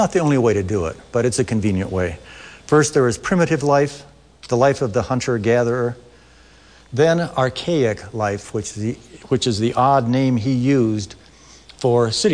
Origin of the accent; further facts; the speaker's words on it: Midwest, United States; this state in my mind is this is where my ancestors go to die when they leave the Midwest. And here I am from the Midwest.